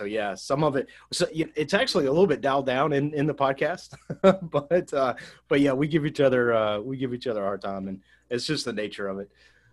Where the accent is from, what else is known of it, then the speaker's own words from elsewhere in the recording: Nashville, Tennessee, United States; He's from the Mobile area, and I'm from Nashville, and we met in school there in Tuscaloosa.